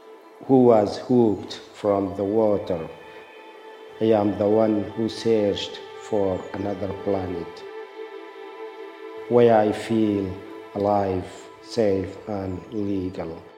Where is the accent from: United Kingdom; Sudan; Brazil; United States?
Sudan; English is a second language; I am from Sudan.